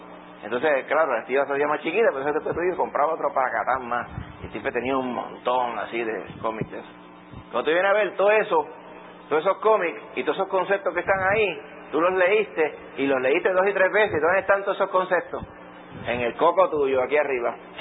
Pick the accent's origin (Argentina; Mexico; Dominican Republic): Dominican Republic; moved away; Vine de allá de República Dominicana, vinimos aquí